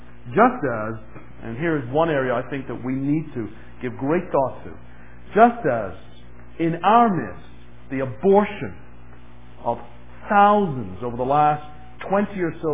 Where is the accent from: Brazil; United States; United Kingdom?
United Kingdom; England; I was raised in England, and there was still in that period as a young boy